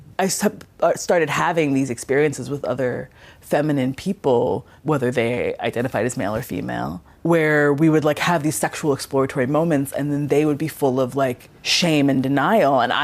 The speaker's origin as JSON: {"language": "English", "town": "Wilmington", "region": "Delaware", "country": "United States", "tie": "born or raised there", "said": "I'm 30 years old and I graduated high school in 2009. I grew up in Wilmington, Delaware."}